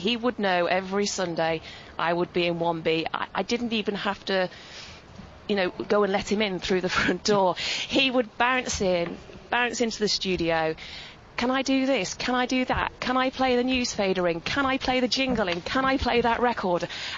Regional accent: Shrewsbury, West Midlands, United Kingdom; I'm from Shrewsbury.

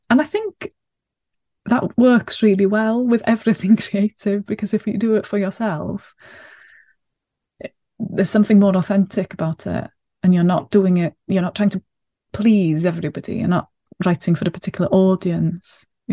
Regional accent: Wales, United Kingdom; first language Welsh; English is a second language; I really love translation because I'm Welsh first language. So I was brought up speaking Welsh, and I speak Welsh at home with my own children as well.

